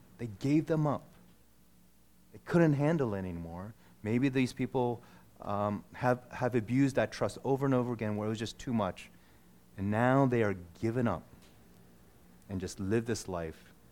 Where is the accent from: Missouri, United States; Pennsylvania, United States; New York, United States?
Pennsylvania, United States; Philadelphia; I'm from Philly, and we had this, I don't know how big of a block.